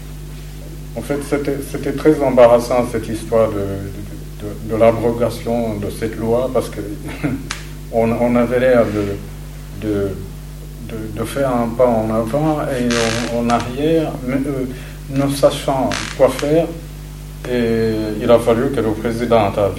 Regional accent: Rwanda; Je viens du Rwanda

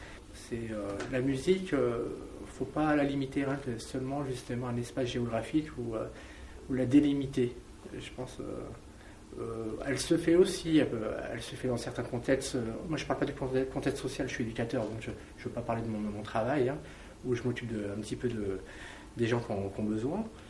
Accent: Algiers, Algiers Province, Algeria; born there; moi je suis né à Alger

